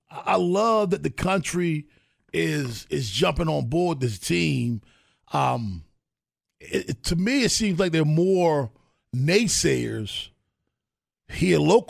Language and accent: English; Baltimore, Maryland, United States; You from Baltimore? Yeah, I'm from Baltimore.